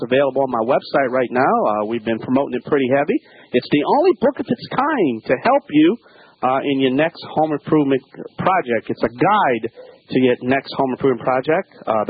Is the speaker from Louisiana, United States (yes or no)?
yes; New Orleans, Louisiana, United States; obviously it's being sent back home to my my home state of New Orleans